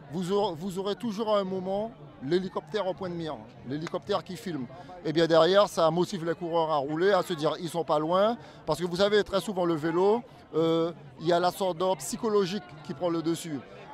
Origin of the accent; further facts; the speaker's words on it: French Guiana; je suis Guyanais